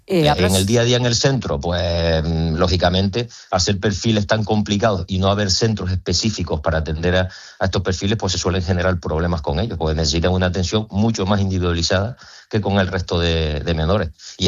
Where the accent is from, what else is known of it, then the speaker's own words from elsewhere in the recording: Puerto de la Cruz, Canary Islands, Spain; Mira, justamente yo soy del Puerto de la Cruz.